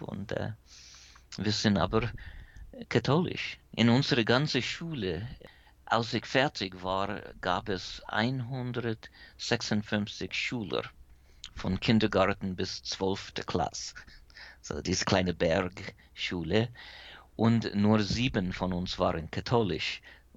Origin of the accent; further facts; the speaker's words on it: Helvetia, West Virginia, United States; So, ich bin aufgewachsen in den Bergen, in ein sehr evangelisches Gebiet. Und Helvetia, mein Heimatdorf da, ist gegründet 1869, so kurz nachdem West Virginia eine Stadt geworden ist. Ist auch sehr evangelisch. Fast alle die Siedler, mein Vaters Familie auch, waren aus Bern oder Berner Oberland.